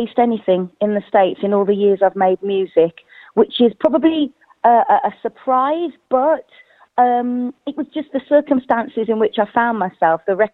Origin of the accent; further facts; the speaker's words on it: Wolverhampton, West Midlands, United Kingdom; moved away as an adult; now in London, United Kingdom; Yes, I was. Yeah, born and raised in Wolverhampton. And then left there when I went and did my degree and then came to London to pursue music.